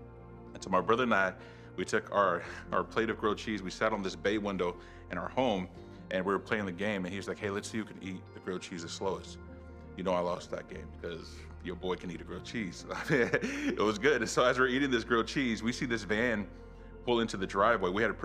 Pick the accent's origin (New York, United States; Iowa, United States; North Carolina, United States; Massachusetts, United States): North Carolina, United States; I grew up in North Carolina. I'm one of five kids